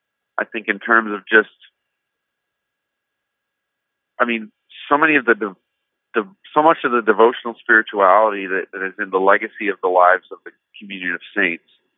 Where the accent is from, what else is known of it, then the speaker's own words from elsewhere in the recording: the South, United States; And I think that growing up in the South, a lot of other Christian artists and musicians just were never exposed to Catholicism.